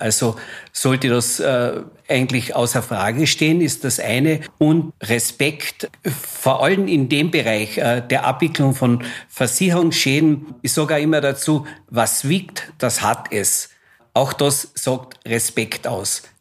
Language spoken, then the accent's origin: German; Austria; wie man auf gut Deutsch bei uns in Österreich sagt.